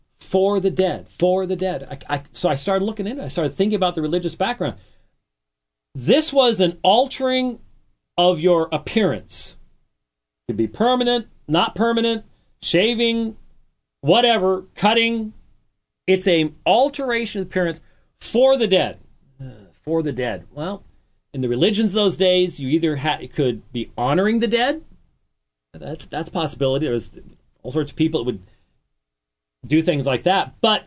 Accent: Scotland, United Kingdom; now in Phoenix, United States; because I'm a Scotsman.

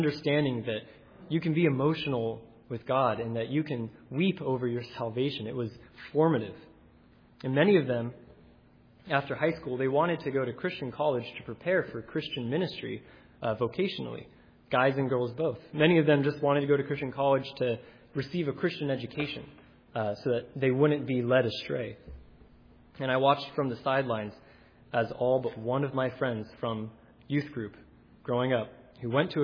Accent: California, United States; I grew up in California, and my home church used to be rather large, probably around 1,000 attenders on any given Sunday.

